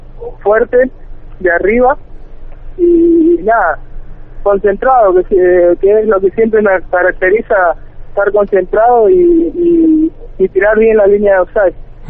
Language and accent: Spanish; Resistencia, Chaco, Argentina; Soy de aquí, sí, de Resistencia Chaco.